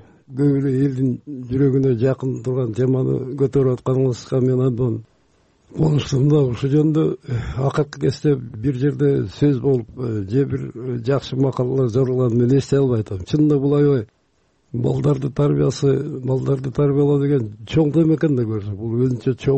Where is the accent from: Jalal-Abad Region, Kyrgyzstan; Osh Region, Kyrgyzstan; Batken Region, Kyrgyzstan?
Batken Region, Kyrgyzstan; Ал кезде Баткен областында, ошо өзүбүздүн Лейлек районунда болчумун. Аргастан келдим бияка.